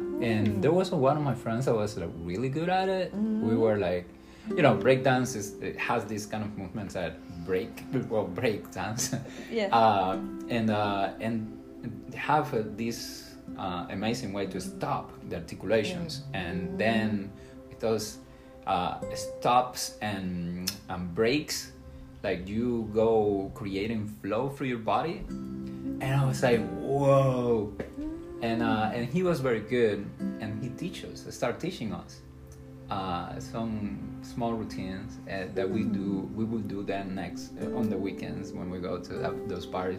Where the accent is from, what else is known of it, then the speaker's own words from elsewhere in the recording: Las Tunas, Cuba; English is a second language; A small town in the western side of Cuba. Eastern part of Cuba, called Las Tunas. The island is long, and we are really far away of Havana, the capital.